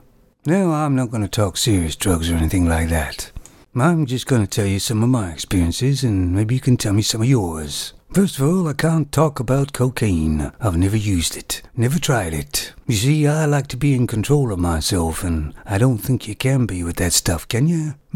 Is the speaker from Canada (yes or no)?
yes; Canada; born there; I was born in Canada